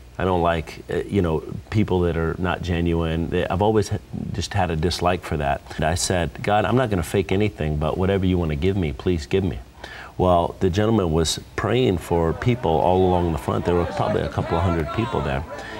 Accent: Texas, United States; I'm originally from Texas, and as a young man in Texas

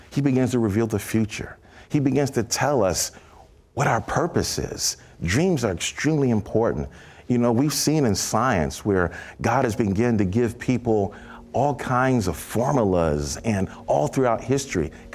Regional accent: Brooklyn, New York, United States; I was from Brooklyn, New York.

